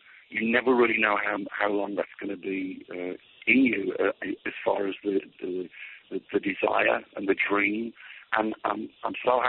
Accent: United Kingdom; They're from my home country, the UK

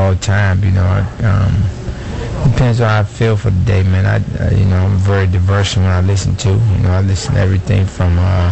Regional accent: Washington, District of Columbia, United States; Washington, D.C.

